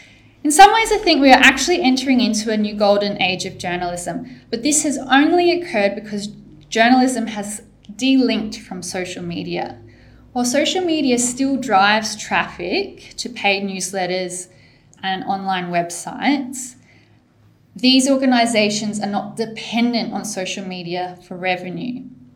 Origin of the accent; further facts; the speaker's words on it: Australia; So I have a bit of a issue with breaking into the Australian market, even though I'm Australian.